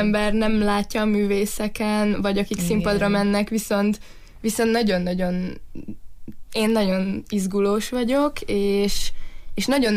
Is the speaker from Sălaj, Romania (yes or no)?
no; Târgu Mureș, Mureș County, Romania; now in Budapest, Hungary; már az is nagy váltás volt az életemben, hogy innen Marosvásárhelyről kikerültem Budapestre